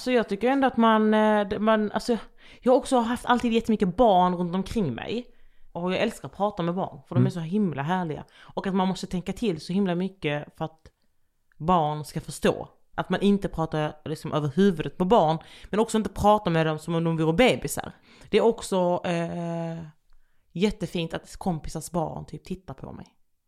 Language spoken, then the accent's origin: Swedish; Jönköping, Jönköping County, Sweden; also born or lived in Västervik; Och där föddes jag.